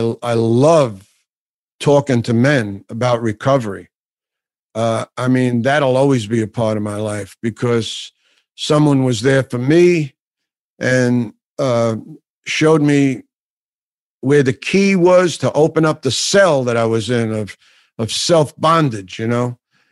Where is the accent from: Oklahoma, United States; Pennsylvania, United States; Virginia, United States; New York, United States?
New York, United States; It's crazy because I'm from New York, right?